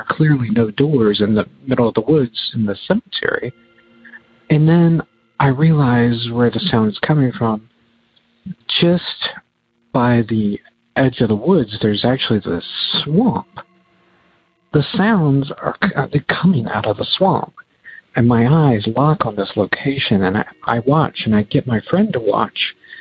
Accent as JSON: {"language": "English", "region": "Virginia", "country": "United States", "said": "I am from Virginia."}